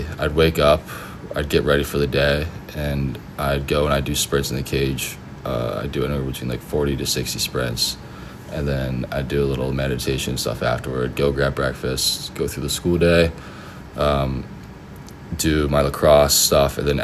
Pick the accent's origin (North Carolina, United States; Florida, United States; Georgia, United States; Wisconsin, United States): Georgia, United States; Canton; I'm from Canton, Georgia.